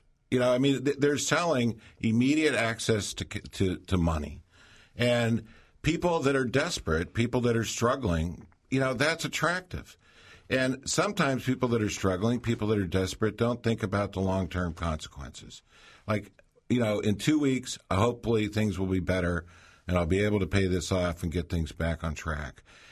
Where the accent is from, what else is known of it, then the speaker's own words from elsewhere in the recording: Youngstown, Ohio, United States; Well, you know, I'm from Youngstown. We knew about loan sharks.